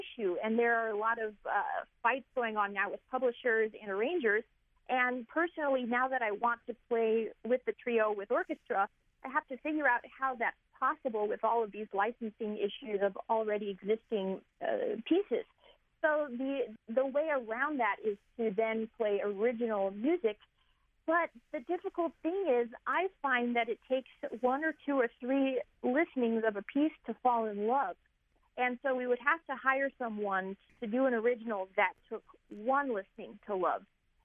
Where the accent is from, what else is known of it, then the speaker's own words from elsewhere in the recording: Houston, Texas, United States; I grew up in Houston, Texas, and I was in a public school that required a musical instrument be taken.